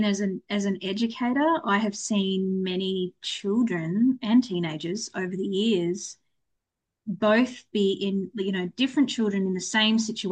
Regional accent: Australia; I'm Australian, so we like to swear a lot.

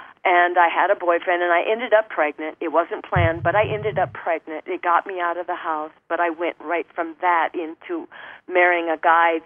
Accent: Arizona, United States; born or raised there

